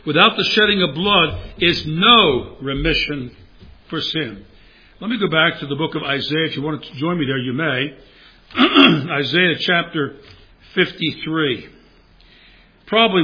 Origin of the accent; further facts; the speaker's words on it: United States; Folks, that was an embarrassment to me as an American.